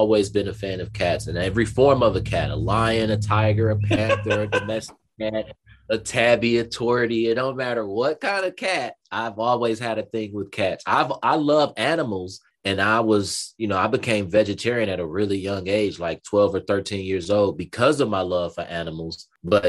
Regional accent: Detroit, Michigan, United States; also born or lived in Los Angeles / Washington State; now in Atlanta, United States; No, I live in Atlanta, and I'm traveling some everywhere actually, but I was originally from Detroit, Michigan. That's where I was born. I lived in Detroit for a while. I moved to California.

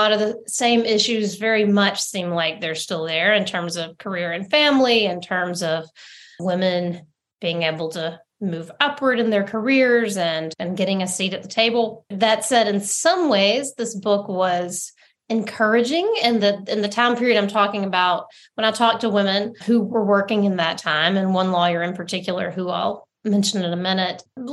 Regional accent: Montgomery, Alabama, United States; this is the only book I've written set in the time and place of my childhood. I grew up in Montgomery.

